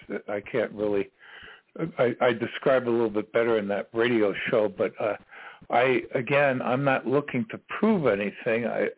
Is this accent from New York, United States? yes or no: yes; New York, United States; also born or lived in Texas; I'm from New York originally.